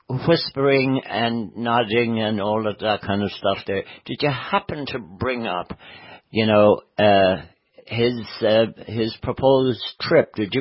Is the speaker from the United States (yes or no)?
no; Ballina, Connacht, Ireland; well, my hometown of Ballina.